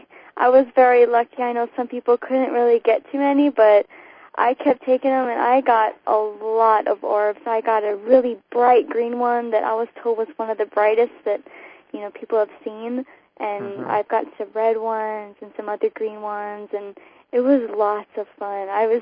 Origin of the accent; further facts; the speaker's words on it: Hawaii, United States; We're from Hawaii.